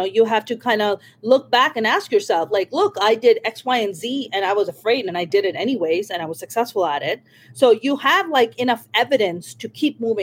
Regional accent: New York, United States; I'm a New Yorker. I grew up in New York. I tend to be very direct.

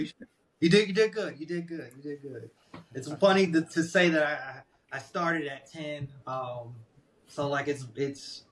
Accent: Woodlawn, Maryland, United States; I grew up in Baltimore County in Woodlawn. It's like 10 minutes outside. Really, it's 5 minutes from the city line, Baltimore city line.

